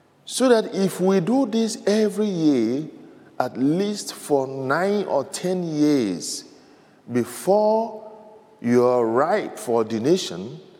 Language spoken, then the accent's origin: English; Nigeria; This reminds me of how we were raised as seminarians in Nigeria.